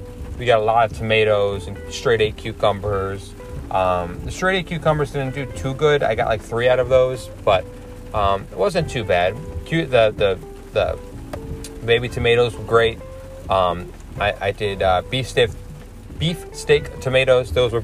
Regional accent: New York, United States; I'm honest with you guys, I'm from New York, and I've never seen, like, microgreens, right?

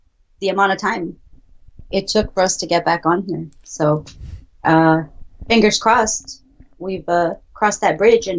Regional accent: Texas, United States; Don't talk about fences. I'm from Texas.

